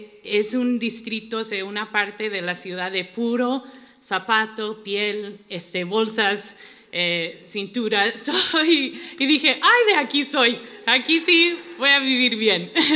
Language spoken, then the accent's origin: Spanish; Guanajuato, Mexico; vengo de Guanajuato. Algo. De Bonito León, Guanajuato.